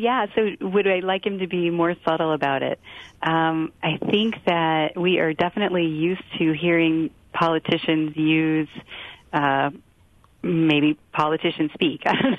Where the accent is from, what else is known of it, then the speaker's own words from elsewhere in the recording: Michigan, United States; I grew up in the Detroit suburbs. My whole family worked in the auto industry.